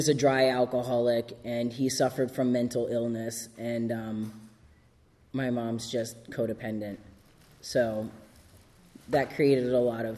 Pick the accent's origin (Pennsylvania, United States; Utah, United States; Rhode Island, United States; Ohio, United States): Ohio, United States; moved away; I'm originally from Ohio. I moved up here over 20 years ago, something like that.